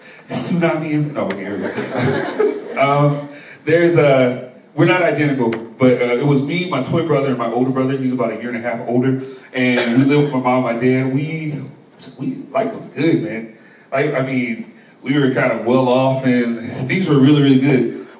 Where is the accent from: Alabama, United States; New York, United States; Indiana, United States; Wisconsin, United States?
Indiana, United States; South Bend; born there; So I was born in South Bend, Indiana. I won't tell you when, but it was a long time ago. Born in Indiana.